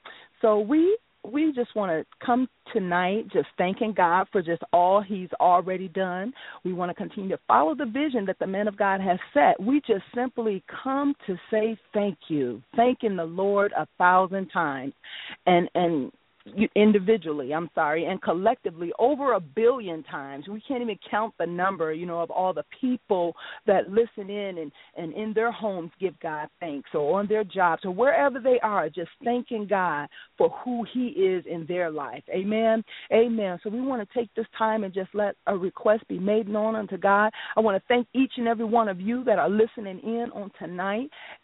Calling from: Phoenix, Arizona, United States; I am calling you from Phoenix, Arizona, area code 480.

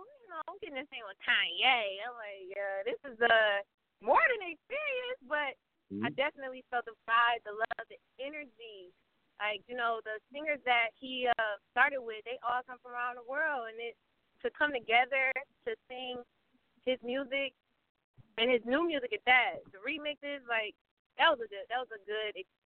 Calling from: Ypsilanti, Michigan, United States; I'm calling from Ypsilanti, Michigan. Yeah, it's a tongue twister, but I'm not far from New York.

